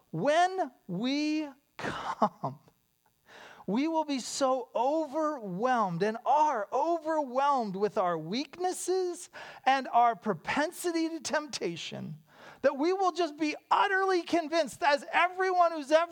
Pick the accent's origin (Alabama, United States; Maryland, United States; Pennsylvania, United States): Pennsylvania, United States; Pittsburgh; I grew up in Pittsburgh. These were the Steelers.